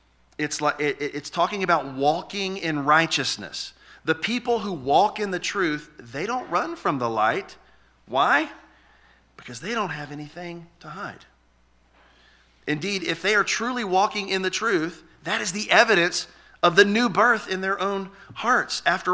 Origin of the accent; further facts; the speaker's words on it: Louisiana, United States; You know, the cockroaches are really large where I'm from. I'm from Louisiana.